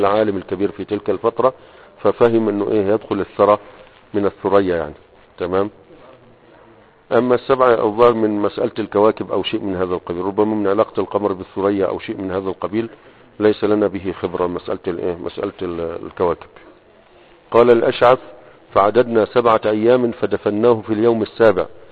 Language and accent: Arabic; Egypt; عندنا في مصر